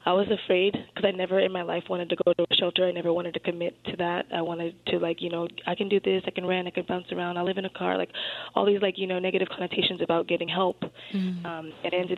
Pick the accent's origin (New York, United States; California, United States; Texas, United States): California, United States; I'm not from the area. I'm from Ventura County.